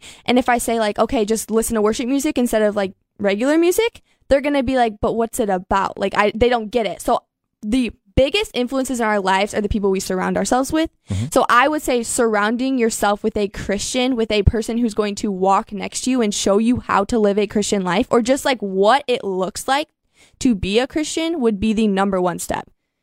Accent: Delta, Ohio, United States; I guess the first 10 years of my life, I was in Delta. So I mean, a huge hike from Wauseon

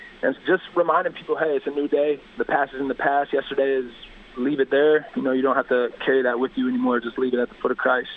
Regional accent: Indianapolis, Indiana, United States; So I grew up in Indianapolis, and that's predominantly, you know, the genre of music that's played culturally and things like that.

